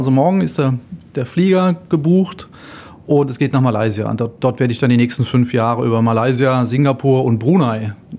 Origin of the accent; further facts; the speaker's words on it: Germany; Ich bin Volkswirt und vor allem ich bin Deutscher.